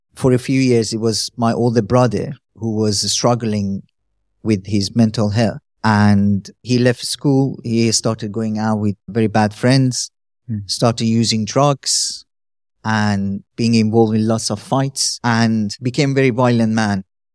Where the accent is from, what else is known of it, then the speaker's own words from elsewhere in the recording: Shiraz, Fars, Iran; as Matthew said. I'm from Iran, from a city called Shiraz. I'm from a big family, one of six, and from a nominal Muslim background.